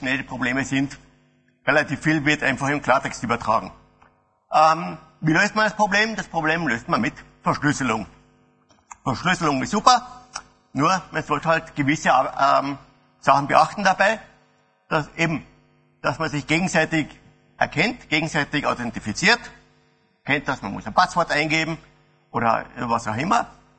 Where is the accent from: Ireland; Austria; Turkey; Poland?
Austria; Graz, Styria; Ich komme aus Graz, Österreich, wie man vielleicht am Dialekt hört.